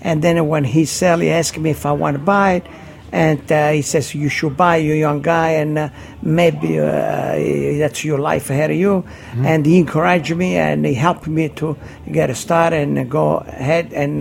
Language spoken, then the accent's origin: English; San Martino, Calabria, Italy; moved away; Well, I come from San Martino, Reggio Calabria, from Italy.